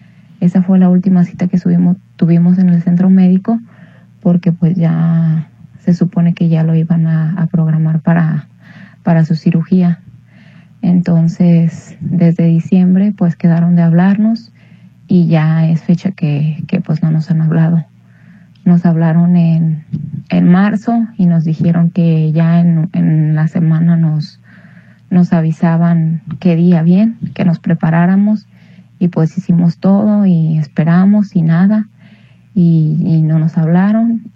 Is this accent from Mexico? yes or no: yes; Tamazula, Jalisco, Mexico; nosotros somos de Tamazula